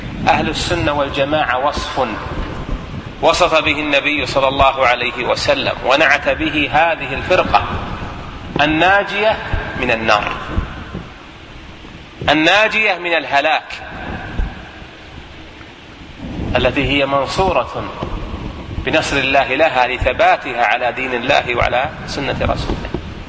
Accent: Saudi Arabia; إمامنا في بلدنا المملكة العربية السعودية

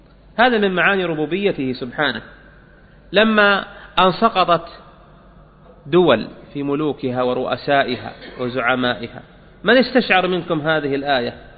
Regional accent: Saudi Arabia; احنا عندنا في السعودية نوديه للطائف

